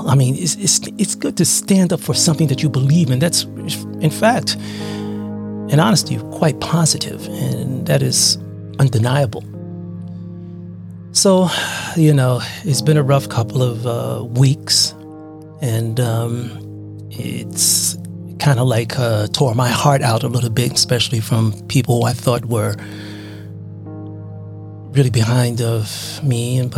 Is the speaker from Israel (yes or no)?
no; Taipei, Taiwan Province, Taiwan; from Taipei, Taiwan.